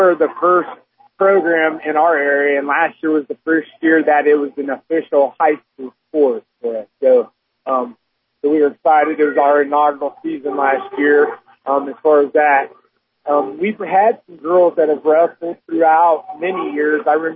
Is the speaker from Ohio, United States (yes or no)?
yes; Lima, Ohio, United States; I'm originally from the Lima area. I was a 92 graduate of Bath High School.